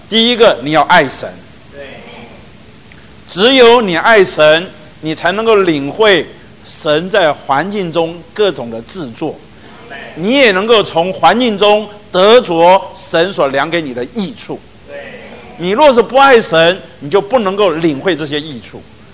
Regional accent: China; 很多时候我们中国人说话不投机半句多

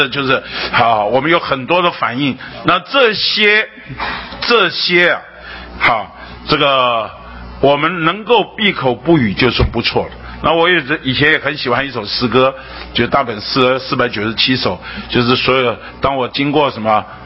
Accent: China; 因为我们中国人讲人生不如意的是十之八九

